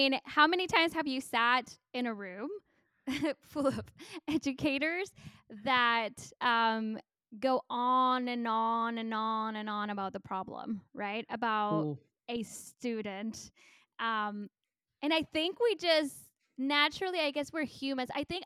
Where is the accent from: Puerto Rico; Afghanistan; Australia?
Puerto Rico; I'm bilingual. I am originally from Puerto Rico, and it is so hard.